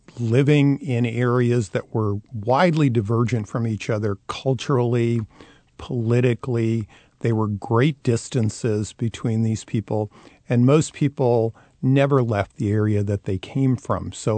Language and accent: English; Roseville, California, United States; So the book is available locally in Roseville. I'm from Roseville